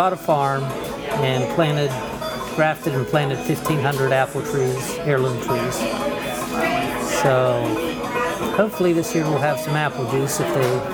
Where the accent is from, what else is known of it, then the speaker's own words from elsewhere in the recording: Pennsylvania, United States; I'm from Pennsylvania, and you are listening to Cider Chat.